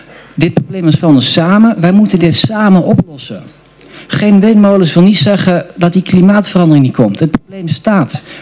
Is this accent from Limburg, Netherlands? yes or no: no; Utrecht, Netherlands; ik ben 38. In mijn brief staat ik kom uit Utrecht, uit Vleuterweide om precies te zijn. Dat is net zo ver als Leidse Rijn.